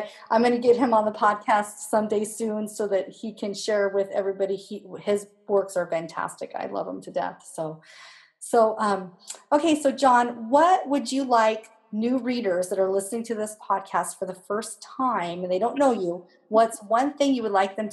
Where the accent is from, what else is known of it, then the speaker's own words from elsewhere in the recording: Longview, United States; And so for you listeners that are listening, you'll know that I'm from Longview.